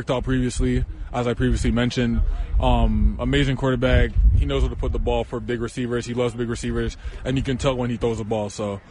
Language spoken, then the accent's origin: English; Montreal, Quebec, Canada; I'm from Montreal, Quebec, Canada. A little far away from Calgary, but I'm from there.